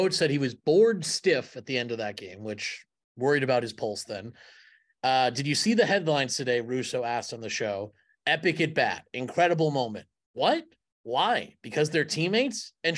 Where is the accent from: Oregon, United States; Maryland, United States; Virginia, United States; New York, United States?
New York, United States; I grew up in New York. He was on WFAN for 25 years.